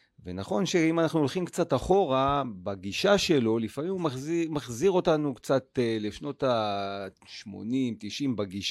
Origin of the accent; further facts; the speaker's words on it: Jerusalem, Jerusalem District, Israel; שדרך אגב גדלתי בממילה, אז אימקה זה הבית בלי שום קשר